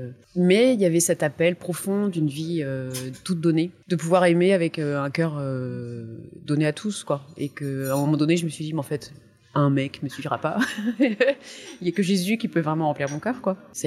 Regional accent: Soissons, Hauts-de-France, France; born there; Alors, je suis née dans l'Aisne, à Soissons. J'étais dans une famille chrétienne pratiquante, mais sans plus.

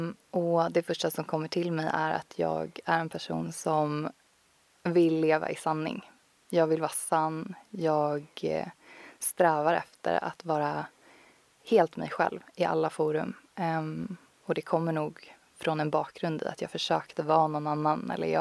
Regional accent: Stockholm, Stockholm County, Sweden; also born or lived in Copenhagen; jag bodde själv i Köpenhamn också så var det nästan bara jobbet. Mina vänner och familj var kvar hemma i Stockholm.

